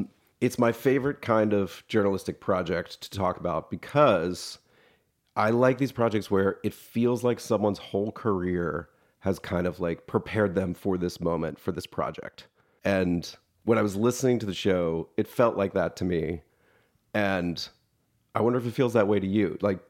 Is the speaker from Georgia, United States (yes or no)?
yes; Atlanta, Georgia, United States; because I'm also from Atlanta, but I'm like a suburban kid.